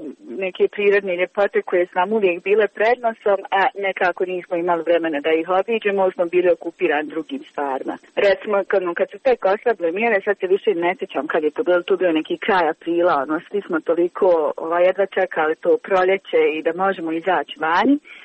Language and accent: Bosnian; Kakanj, Federation of Bosnia and Herzegovina, Bosnia & Herzegovina; moje društvo je, mislim, mi smo iz Kaknja